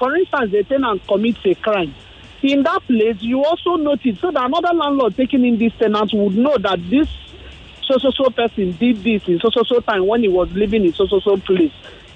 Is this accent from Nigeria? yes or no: yes; Enugu, Enugu State, Nigeria; I could remember years back growing up in Enugu then.